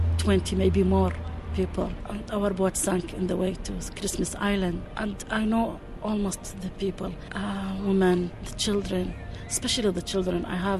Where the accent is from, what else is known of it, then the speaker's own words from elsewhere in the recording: Iraq; English is a second language; moved away as an adult; now in Melbourne, Australia; I'm from Iraq, and I live in Melbourne now with my son and my husband.